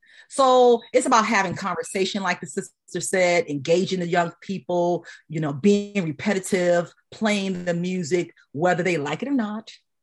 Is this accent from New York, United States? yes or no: yes; Bronx, New York, United States; I'm from the Bronx. I'm from where hip hop started.